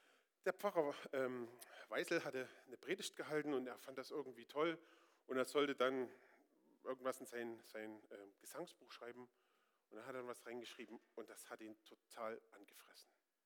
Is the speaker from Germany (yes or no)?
yes; Northern Germany, Germany; Ich bin Norddeutscher.